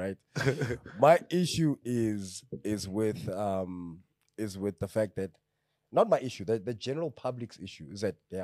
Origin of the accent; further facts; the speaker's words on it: South Africa; You see, we live in South Africa and we have a great system, like on paper, right? But we all know, being South African, how certain processes aren't followed